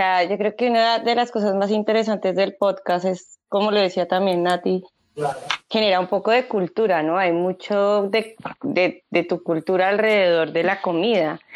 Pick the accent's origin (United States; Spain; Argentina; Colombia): Colombia; al final terminan siendo desconocidas para nosotros también como colombianos